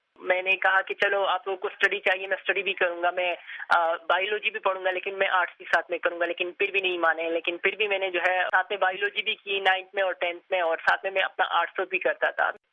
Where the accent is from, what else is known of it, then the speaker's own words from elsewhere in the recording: Karachi, Sindh, Pakistan; born there; میری پیدائش کراچی کی ہے لیکن تعلق میرا سوات سے ہے.